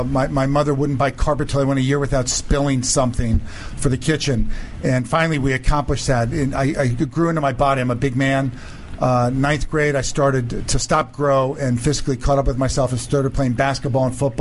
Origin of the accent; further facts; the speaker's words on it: Bethesda, Maryland, United States; also born or lived in Washington, D.C.; I was born in Washington, D.C. My parents moved out to the suburbs, Bethesda, Maryland, in the mid-50s.